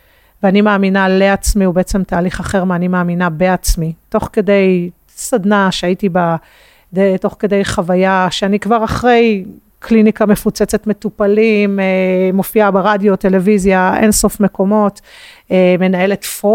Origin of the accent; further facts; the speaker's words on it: Central District, Israel; born there; לא נולדתי במקום המאפשר של זה. נולדתי להורים מאוד קונבנציונליים, במושב מאוד במרכז הארץ.